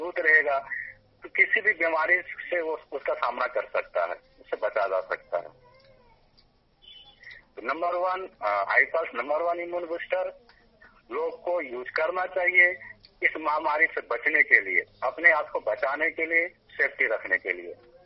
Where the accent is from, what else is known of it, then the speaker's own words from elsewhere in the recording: Munger, Bihar, India; और मैं मुंगेर से बिलोंग करता हूँ।